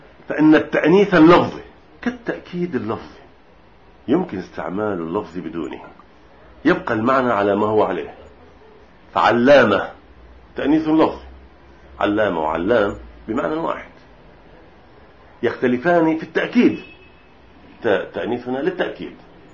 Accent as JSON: {"language": "Arabic", "country": "Lebanon", "said": "ومثل وطن للجندي عندنا بلبنان"}